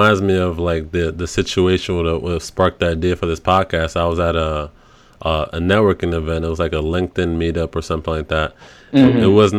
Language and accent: English; Bronx, New York, United States; now in Florida, United States; I grew up in the Bronx and then I moved to Florida